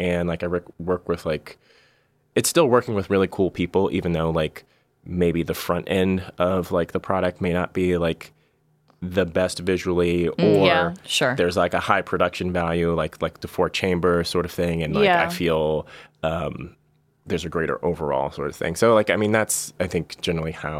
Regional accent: California, United States; I'm from the Bay Area originally, so I got to see sort of that rise.

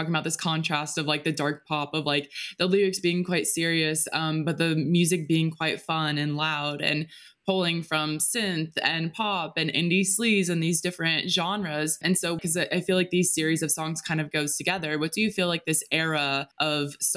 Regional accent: United States; for us, like, growing up in America, it just feels like there's so many rules of what, like, what you can and can't do.

